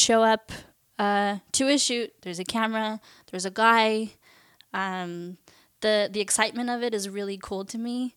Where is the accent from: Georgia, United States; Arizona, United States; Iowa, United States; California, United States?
California, United States; Fullerton; now in Santa Monica, United States; I'm from Fullerton, Orange County. Right now I live in Santa Monica. I love it.